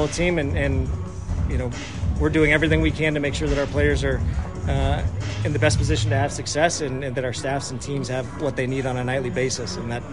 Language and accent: English; Phoenix, Arizona, United States; when I was 16 years old in high school, I grew up in Phoenix, and I was a Diamondbacks fan